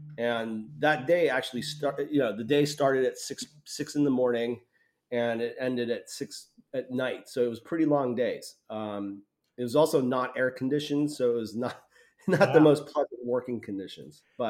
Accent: Morgantown, West Virginia, United States; born there; moved away as an adult; now in San Francisco, United States; I was born in Morgantown, West Virginia. That's a university town, basically 40 minutes south of Pittsburgh.

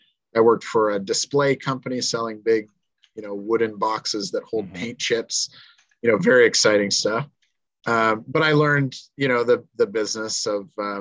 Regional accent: Collingwood, Ontario, Canada; Well, I mean, I'm like a born and raised Ontarian. I grew up mostly around the Collingwood, Ontario kind of neighborhood up there, and then went to Guelph to university.

